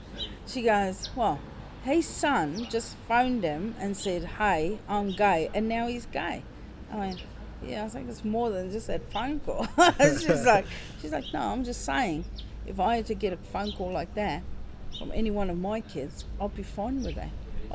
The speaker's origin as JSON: {"language": "English", "country": "South Africa", "tie": "born or raised there", "said": "growing up in South Africa, where we had civil unrest the whole time"}